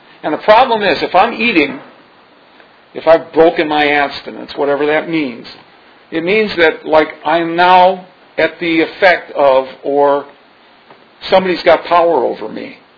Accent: Detroit, Michigan, United States; now in Los Angeles, United States; When I first came to L.A., and I'm from Detroit originally

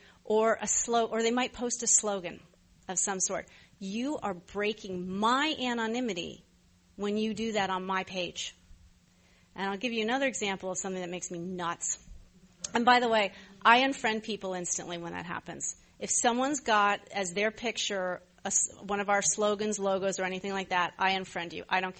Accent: New York City, New York, United States; We grew up in New York City.

